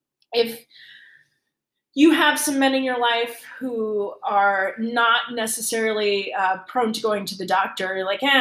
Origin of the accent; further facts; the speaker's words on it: East Coast, United States; I'm from the East Coast, so I'm Italian and Irish.